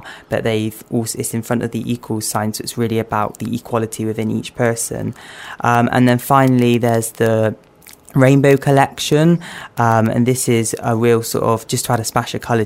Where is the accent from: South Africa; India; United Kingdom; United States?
United Kingdom; Bristol, South West England; So I grew up in Bristol, I've always lived in Bristol. I went to school in Porter's Head, and then I went to college at SGS